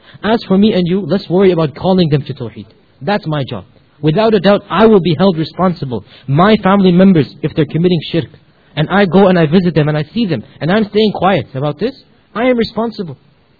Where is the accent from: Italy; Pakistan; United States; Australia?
Pakistan; And I'm speaking as a Pakistani, I'm not putting down these societies and cultures. I'm myself in front of one of these countries.